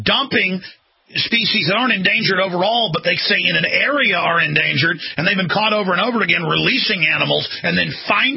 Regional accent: Dallas, Texas, United States; I mean, growing up in Dallas, there's bald eagles all over the place.

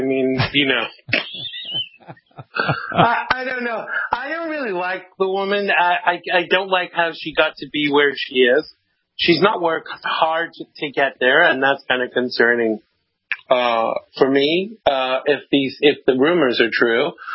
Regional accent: Long Island, New York, United States; That's gotta be funny. I'm from Long Island.

